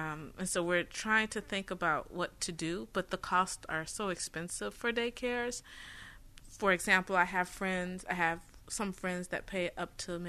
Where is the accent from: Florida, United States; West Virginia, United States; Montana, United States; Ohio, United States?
Ohio, United States; Cleveland; now in New Orleans, United States; I'm not from New Orleans. I'm originally from Cleveland, Ohio. I've been here, it feels like right since Katrina.